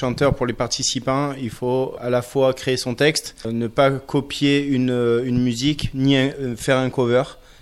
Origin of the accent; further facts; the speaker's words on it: Gap, Provence-Alpes-Côte d'Azur, France; moi je suis originaire de Gap, mais j'ai vécu pas mal d'années dans le coin.